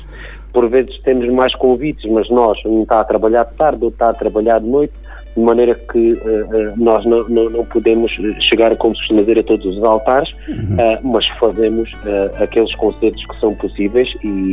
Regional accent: Alentejo, Portugal; nós somos naturais do Alentejo e viemos por motivos profissionais trabalhar para o Algarve. Já nos conhecíamos do Alentejo e dos tempos de escola, né?

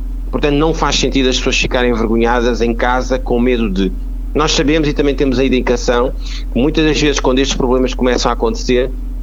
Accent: Portugal; estamos cá todos enquanto portugueses

